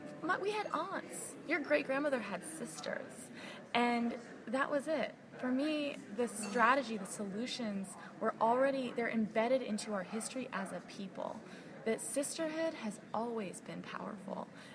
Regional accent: California, United States; It also happens to be my home state. You know, I'm a California girl at heart.

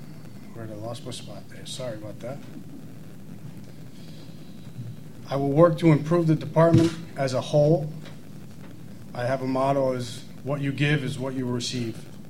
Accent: Catskill, New York, United States; I've been born and raised in Catskill. I'm a graduate of Catskill High. I've built a home and a family here in Catskill.

